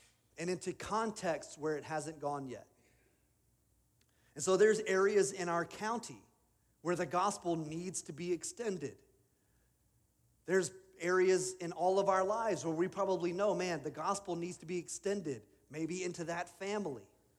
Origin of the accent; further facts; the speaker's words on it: Pacific Northwest, United States; I grew up in the Northwest, and I'll grant you that. I didn't grow up in the South, but I never heard it.